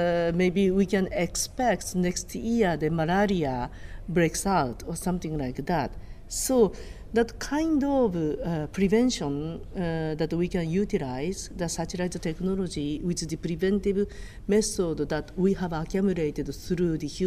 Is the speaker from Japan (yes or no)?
yes; Japan; born there; English is a second language; So when I was born in Japan, that was after the World War II.